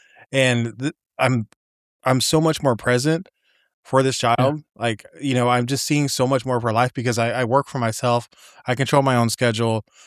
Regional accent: Oklahoma, United States; moved away as an adult; now in Baldwinsville, United States; I guess I can no longer say I'm new to Baldwinsville, but I'm fairly new to New York. I came from Oklahoma. I've been here a little over a year now.

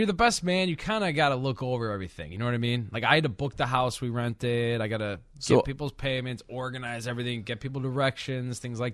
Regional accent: Illinois, United States; If you consider Alabama the northwest suburbs of Chicago, yes, I'm from Alabama.

